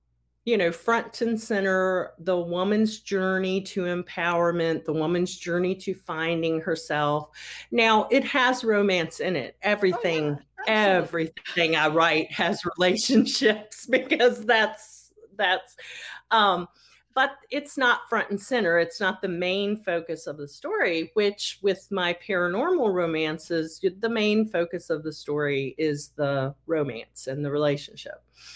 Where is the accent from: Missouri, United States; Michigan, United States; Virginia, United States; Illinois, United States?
Virginia, United States; Roanoke; Now, there's an independent bookstore called Book No Further in my hometown of Roanoke, Virginia.